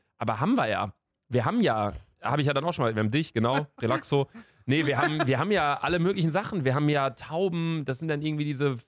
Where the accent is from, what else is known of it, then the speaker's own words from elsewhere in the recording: Bielefeld, North Rhine-Westphalia, Germany; now in Köln, Germany; vielleicht ist das bei uns zu Hause in Bielefeld anders